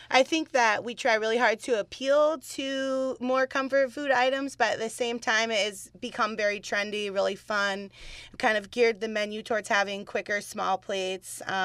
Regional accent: California, United States; I'm from California.

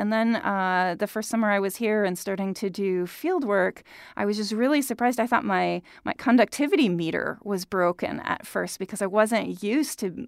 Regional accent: Minnesota, United States; Where I grew up in Minnesota, we applied sand in the winter

